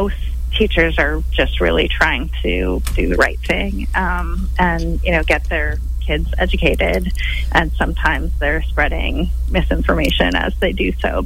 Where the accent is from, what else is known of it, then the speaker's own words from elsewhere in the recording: Chico, California, United States; I'm actually from Chico. I grew up in Chico, graduated from Chico High School, and I went to Chico Junior High.